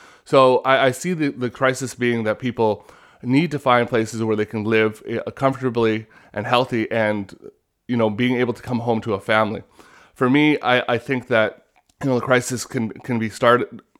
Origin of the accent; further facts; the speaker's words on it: Vancouver, British Columbia, Canada; I've been born and raised in Vancouver. I've lived in the Musqueam community all my life, which is located at in South Vancouver near the mouth of the Fraser River. I was raised in that neighborhood. I went to Southlands